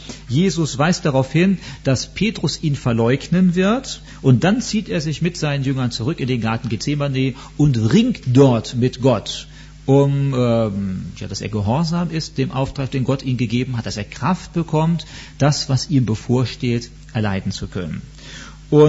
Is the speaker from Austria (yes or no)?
no; Germany; Also in Deutschland, wo ich groß geworden bin